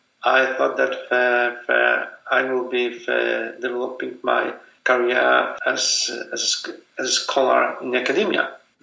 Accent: Poland; not only of us, Polish, but also of our Ukrainian friends

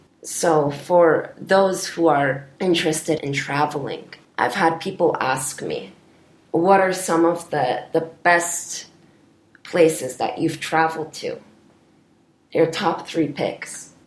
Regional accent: Burlington, Ontario, Canada; I'm Polish-Canadian. I was born in Canada. And growing up in Burlington has been wonderful. But I do hope to one day move to Toronto

